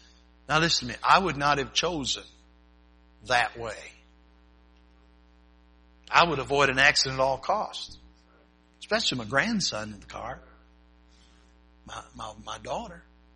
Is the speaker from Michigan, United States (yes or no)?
yes; Michigan, United States; And I was raised in Michigan.